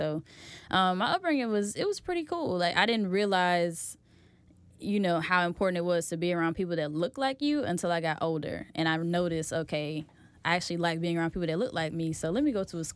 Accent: Birmingham, Alabama, United States; I would say I had a very sheltered childhood. My parents moved my family to the suburbs when I was 7.

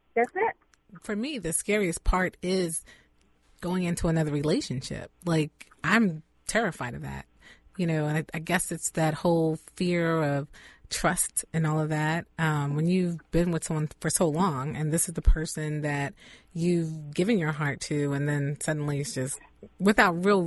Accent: New Jersey, United States; Yes, I'm from Jersey.

